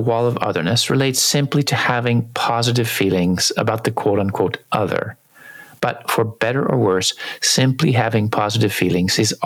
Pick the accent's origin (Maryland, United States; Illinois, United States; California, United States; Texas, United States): California, United States; but in fact, I grew up in California